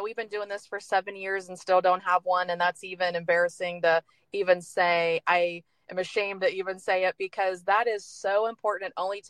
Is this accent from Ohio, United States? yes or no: yes; Ohio, United States; we're from Ohio. We never been to Michigan.